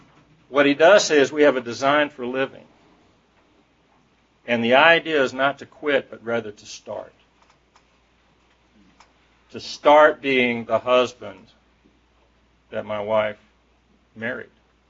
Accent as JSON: {"language": "English", "town": "Atlanta", "region": "Georgia", "country": "United States", "tie": "born there", "said": "I was born in Atlanta in 1955, Georgia Baptist Hospital. Two older sisters, mother and father."}